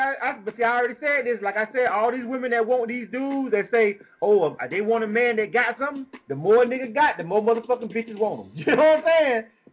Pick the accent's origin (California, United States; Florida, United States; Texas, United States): Florida, United States; Panama City; I'm from Panama City, Florida.